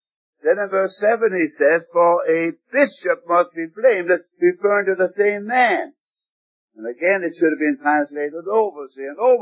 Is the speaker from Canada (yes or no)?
yes; Canada; the church I was brought up in Canada